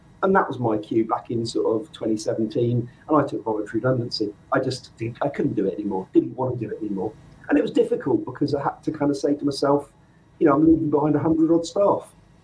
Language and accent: English; South West England, United Kingdom; now in England; I'm from the Southwest originally. I'm based in the Midlands today and been here for a very long time now.